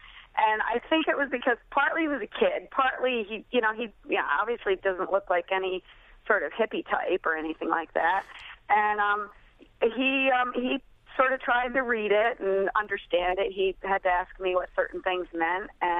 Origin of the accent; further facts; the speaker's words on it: New York, United States; although I'm a New Yorker, upstate New Yorker, not in the need of New Jersey.